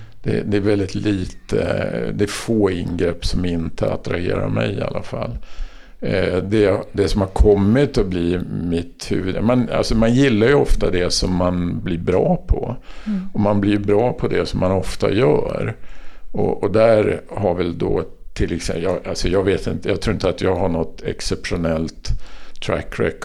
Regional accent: Sundsvall, Västernorrland County, Sweden; moved away as an adult; jag flyttade ju ner ifrån Sundsvall 1980, var liksom första gången jag bodde någon annanstans än i Sundsvall, förutom att jag hade varit utbytesstudent i USA. Men det var en ganska stort äventyr att flytta från hemstaden hit.

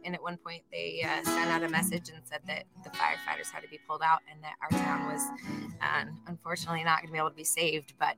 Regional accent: Estacada, Oregon, United States; And I'm from a little tiny town, born and raised in Estacada, Oregon.

